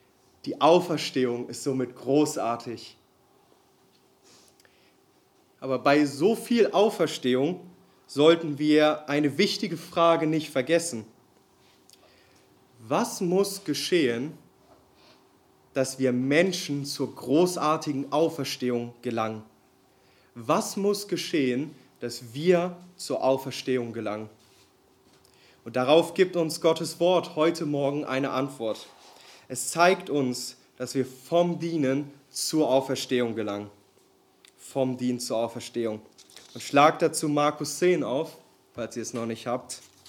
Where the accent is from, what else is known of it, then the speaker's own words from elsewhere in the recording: Bielefeld, North Rhine-Westphalia, Germany; born there; ich bin 23 Jahre alt. Geboren wurde ich in der schönsten Stadt Deutschlands, Bielefeld. Aufgewachsen bin ich im Nachbardorf von Marco